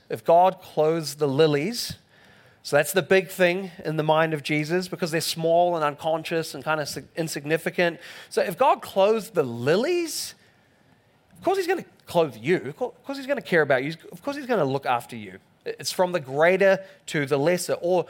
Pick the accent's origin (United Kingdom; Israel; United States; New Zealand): New Zealand; I'm here from New Zealand, I'm in Oklahoma, enjoying it so far